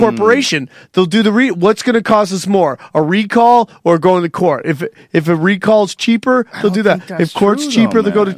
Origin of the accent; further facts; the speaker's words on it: Cortland, New York, United States; I'm from Cortland, New York, which is Pennsylvania and Cortland are same kind of country. You know what I'm saying? I have tons of cows in my hometown, man.